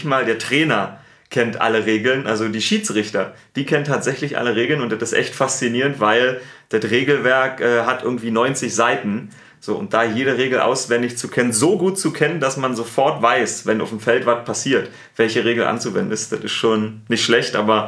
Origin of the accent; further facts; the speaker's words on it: Berlin, Germany; accent: Berlin; Ja, ich spreche ja nicht bayerisch. Du hast so einen kleinen bayerischen Akzent. Ich habe einen Berliner Akzent.